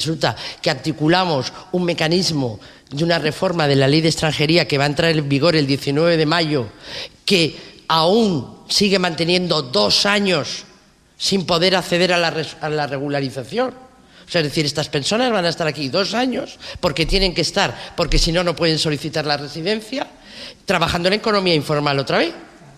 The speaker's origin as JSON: {"language": "Spanish", "country": "Spain", "said": "aquí tengo papeles, soy española, no necesito una ayuda"}